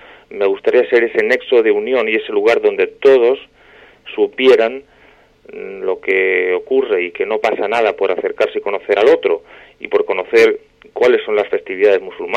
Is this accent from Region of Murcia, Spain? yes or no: yes; Torre Pacheco, Region of Murcia, Spain; Torre Pacheco, en mi pueblo, pues tuve problemas.